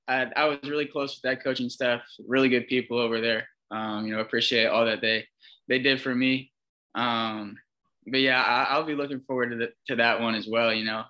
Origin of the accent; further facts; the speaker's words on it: Columbus, Ohio, United States; I'm from Columbus, Ohio, so I got to say Dayton.